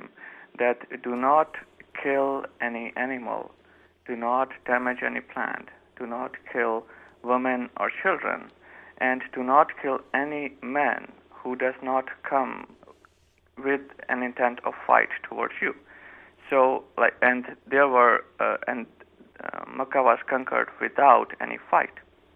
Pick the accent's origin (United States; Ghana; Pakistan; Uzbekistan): Pakistan; but I am basically from Pakistan. So I can tell about experience that I have seen over there.